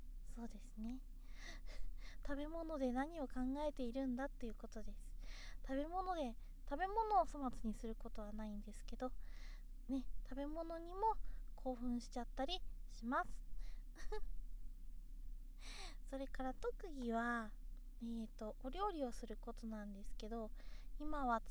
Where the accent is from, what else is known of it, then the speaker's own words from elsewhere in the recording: Kyushu, Japan; 出身地は九州です。